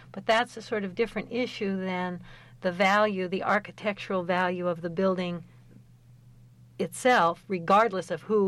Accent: Urbana, Illinois, United States; I grew up in Illinois from the time I was 12, and that's called the Land of Lincoln.

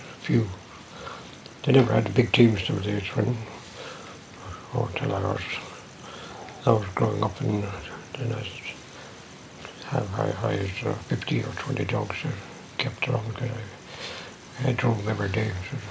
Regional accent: Koyukuk, Alaska, United States; also born or lived in Galena; Mostly here, at Koyukuk.

